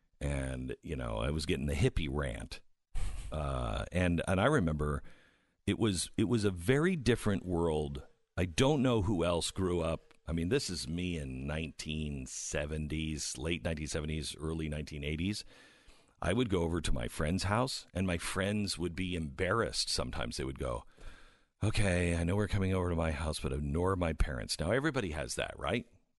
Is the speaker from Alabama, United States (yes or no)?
no; Seattle, Washington, United States; I mean, that's what I grew up in Seattle.